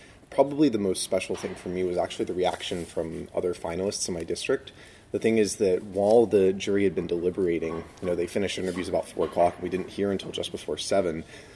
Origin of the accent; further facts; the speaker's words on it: Florence, South Carolina, United States; so I grew up in Florence, South Carolina, where there is no music school, no conservatory.